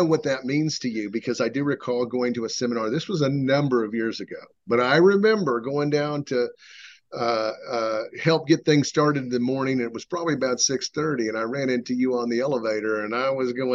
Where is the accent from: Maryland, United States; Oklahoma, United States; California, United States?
Oklahoma, United States; Tulsa; he was going to my hometown of Tulsa to open a restaurant in the Greenwood District. And for those that have followed the horrible history of my hometown when it comes to race relations